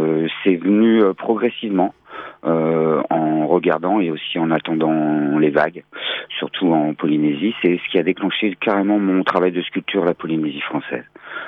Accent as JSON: {"language": "French", "town": "Nantes", "region": "Pays de la Loire", "country": "France", "said": "je suis Nantais d'origine et je suis sculpteur autodidacte"}